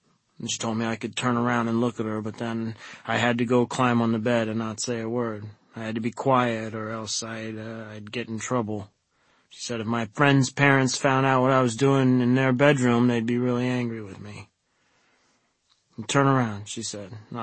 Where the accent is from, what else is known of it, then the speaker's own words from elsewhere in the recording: Warren, Pennsylvania, United States; I grew up in Warren, Pennsylvania. Lived in nice neighborhood. Middle class.